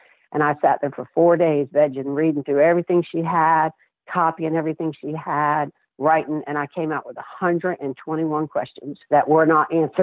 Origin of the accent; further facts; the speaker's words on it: St. Petersburg, Florida, United States; I had been in St. Pete, my hometown